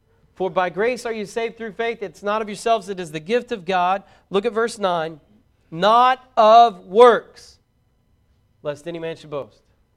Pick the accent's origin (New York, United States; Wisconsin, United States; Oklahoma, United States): Oklahoma, United States; Braggs; also born or lived in Vian / Muldrow / Muskogee; I grew up in Braggs. I moved all the way to Vian, and from Vian to Muldrow. It's not like I've gone lots of places. I lived in Muskogee for a while